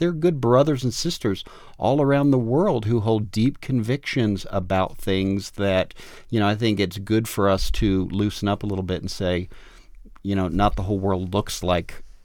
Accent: the South, United States; moved away as an adult; Actually, kind of like Mark is I came from the South. Mm-hmm. And then moving out here in 1993 to work for Focus on the Family

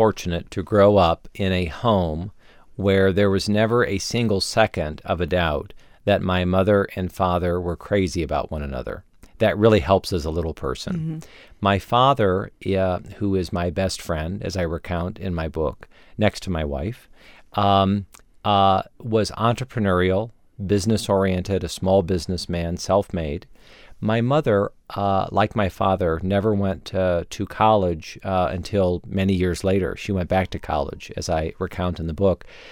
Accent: Midwest, United States; when I was young and when I was growing up in the Midwest, there does come that moment.

